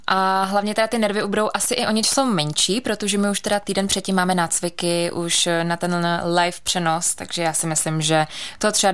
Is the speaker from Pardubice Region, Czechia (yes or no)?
yes; Pardubice, Pardubice Region, Czechia; also born or lived in Ostrava; A naši se po rozvodu, když mě byl jeden rok, když se rozvedli, tak maminka se vrátila do Pardubic a už jsem tady žila celý život. Takže já jsem pardubačka, ale rodečka z Ostravy.